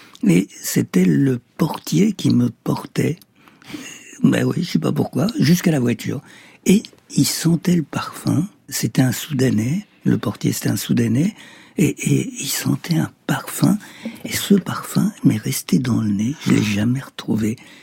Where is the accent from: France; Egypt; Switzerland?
Egypt; J'ai passé mon enfance en Égypte, moi.